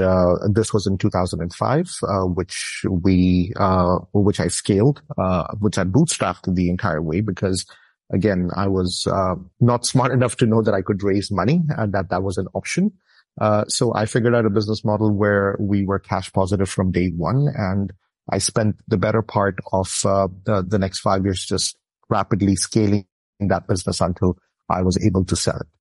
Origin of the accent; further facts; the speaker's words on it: Canada; also born or lived in Philippines / Asia; I'm Canadian, but I grew up all over the world. I was born in the Philippines.